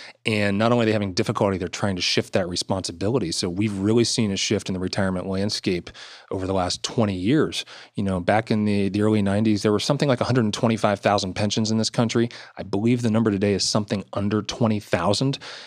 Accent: Ohio, United States; I grew up in East Ohio, and I'm a big Pittsburgh Pirates fan.

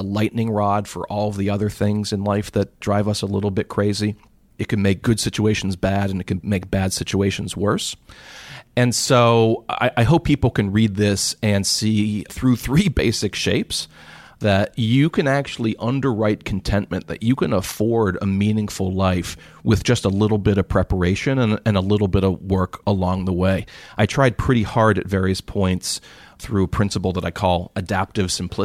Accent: Pittsburgh, Pennsylvania, United States; I bleed black and gold. I grew up in Pittsburgh.

